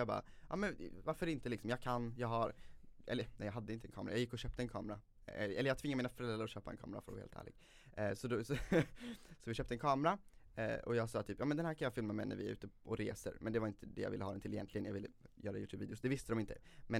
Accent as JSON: {"language": "Swedish", "town": "Forshaga", "region": "Värmland", "country": "Sweden", "said": "Jag är från en liten by i Värmland som heter Forshaga."}